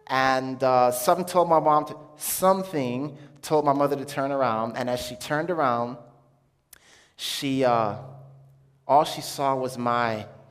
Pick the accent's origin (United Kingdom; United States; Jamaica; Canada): Jamaica; born there; I was born in Jamaica. That does not mean that I was void. And I'm just telling you, I was born in Jamaica.